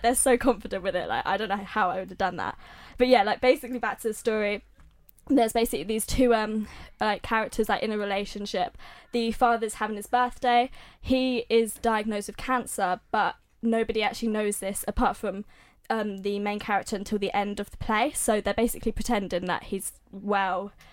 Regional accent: United States; But I'm American myself, but I don't have an accent.

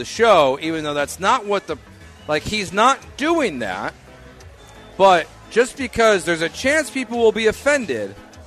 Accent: Illinois, United States; because I'm from Illinois.

